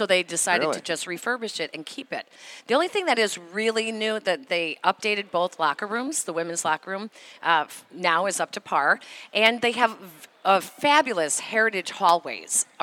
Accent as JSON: {"language": "English", "town": "Chicago", "region": "Illinois", "country": "United States", "tie": "born or raised there", "lives_now": "Medina, United States", "said": "I grew up on the Northwest side, and I came out to the Medina area because my husband grew up out here."}